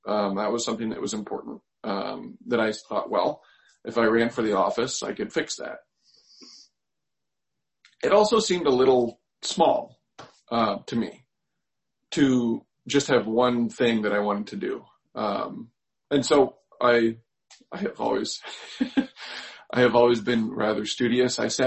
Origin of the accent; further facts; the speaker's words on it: Decorah, Iowa, United States; I had gotten my interest in public service from growing up in Decorah.